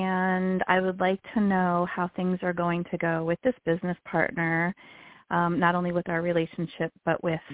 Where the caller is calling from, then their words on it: Pennsylvania, United States; Pennsylvania.